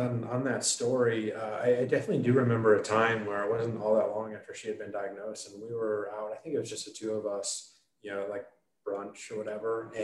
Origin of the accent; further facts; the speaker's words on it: Michigan, United States; I grew up, born and raised in Michigan, went to school in Michigan